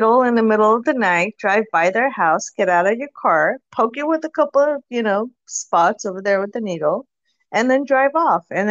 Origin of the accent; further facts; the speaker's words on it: California, United States; I'm originally from California. So I've lived through that for like fucking almost 20 years.